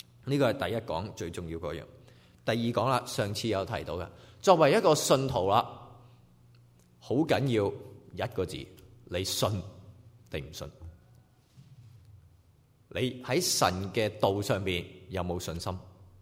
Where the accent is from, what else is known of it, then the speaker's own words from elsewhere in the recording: China; 我们中国人有一句四字词的，叫井底之蛙。